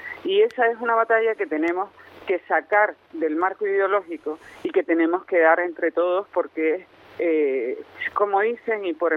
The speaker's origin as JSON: {"language": "Spanish", "region": "Canary Islands", "country": "Spain", "said": "creo en el autogobierno, y más siendo Canarias, porque nosotros no nos consideran una nacionalidad histórica"}